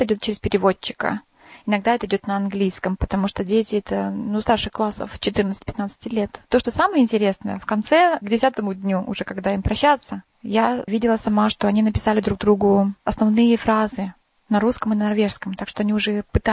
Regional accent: Elista, Kalmykia, Russia; now in Oslo, Norway; Я родом из Калмыкии, из города Элисты, но только что закончила университет Осло здесь, где училась последние 6 лет

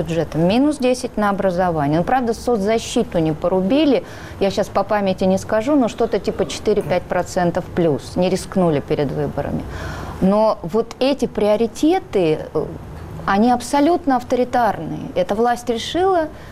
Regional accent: Moscow, Russia; главный налог в Москве сейчас НДФЛ – это мы, москвичи, с нашими зарплатами

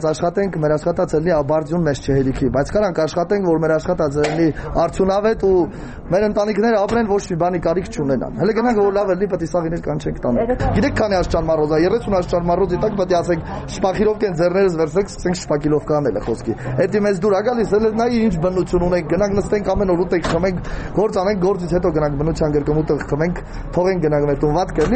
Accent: Dilijan, Tavush, Armenia; Ես եկել եմ Դիլիջանից, գնում ենք Ռուսաստան, բոլորս էլ արտագաղթով ենք

